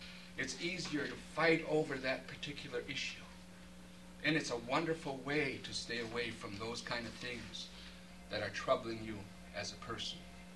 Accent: Alaska, United States; I'm from the Chilkat Valley of Tlaquan.

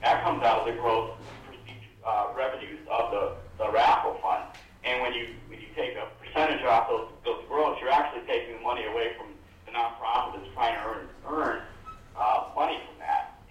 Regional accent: Fairbanks, Alaska, United States; I'm from Fairbanks.

